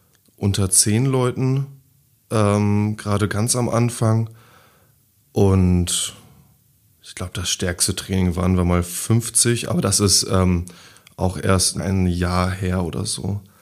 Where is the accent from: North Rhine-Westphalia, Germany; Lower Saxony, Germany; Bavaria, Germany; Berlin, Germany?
Lower Saxony, Germany; Stadthagen; also ich komme aus Landkreis Schaumburg, Stadthagen